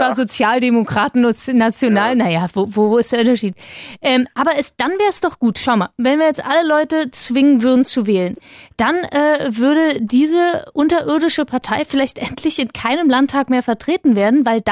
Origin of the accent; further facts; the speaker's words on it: Germany; Also ich bin doch auch aus Deutschland und ich darf ja, doch auch wählen